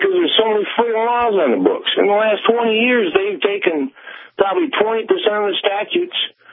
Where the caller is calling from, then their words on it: Michigan, United States; Just north of the 45th parallel, over by Lake Huron.